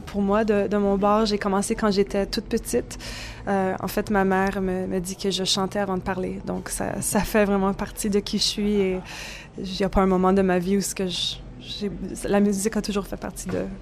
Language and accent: French; Manitoba, Canada; moi je viens du Manitoba, qui est quand même culturellement assez différent du Québec. C'est plus anglophone. Il y a des francophones, mais c'est majoritairement anglophone. Je suis métisse aussi, donc ça fait partie des peuples autochtones du Canada.